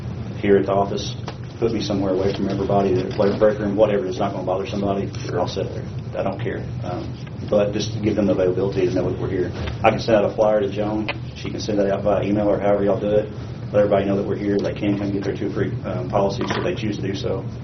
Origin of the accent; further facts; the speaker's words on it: Arkansas, United States; now in Omaha, United States; As far as Colonial, I'm from Arkansas. You can tell that my accent's a little bit different. I moved to Omaha about two months ago